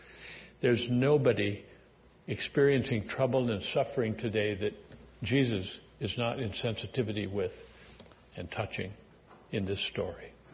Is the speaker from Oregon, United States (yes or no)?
no; Bellingham, Washington, United States; I grew up in the West Coast, just east of Bellingham, where I was born many years ago.